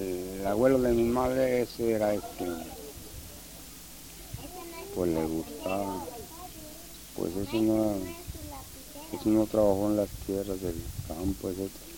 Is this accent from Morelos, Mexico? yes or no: yes; Villa de Ayala, Morelos, Mexico; born there; En la villa de Ayala.